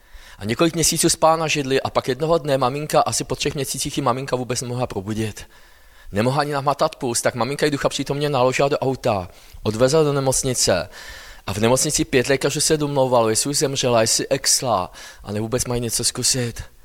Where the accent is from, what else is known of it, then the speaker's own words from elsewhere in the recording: Vysočina Region, Czechia; jsem z Linska. A je to malé městečko na Vysočině a jsem druhým kazatelem v apoštolské církvi v Linsku.